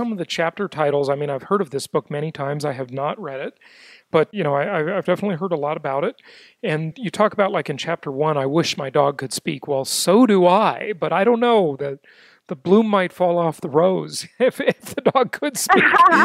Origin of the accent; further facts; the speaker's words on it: Los Angeles, California, United States; And you're coming to us from Los Angeles, where I grew up, my hometown.